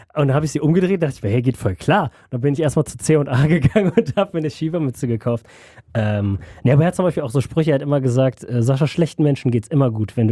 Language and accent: German; Düsseldorf, North Rhine-Westphalia, Germany; ich verbinde mit meiner Heimatstadt, also mit Düsseldorf, halt viel meine Familie, ne? Die Altstadt.